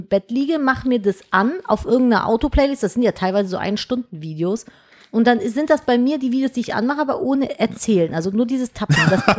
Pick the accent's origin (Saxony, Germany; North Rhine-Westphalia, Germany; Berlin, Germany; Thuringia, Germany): North Rhine-Westphalia, Germany; Cologne; Ja, ich bin Kölnerin.